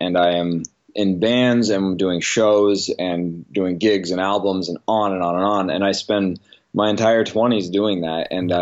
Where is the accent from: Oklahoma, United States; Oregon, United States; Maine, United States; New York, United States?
Oregon, United States; Newport; now in Portland, United States; I grew up in Newport, Oregon, and I moved to Portland about 20 years ago